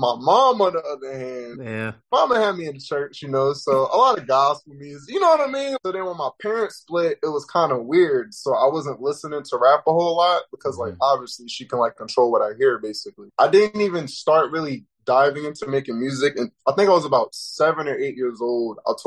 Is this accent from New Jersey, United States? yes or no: no; Elizabeth City, North Carolina, United States; now in Virginia, United States; I'm coming from Elizabeth City, North Carolina. Currently live in Virginia, but I go back to home every once in a while.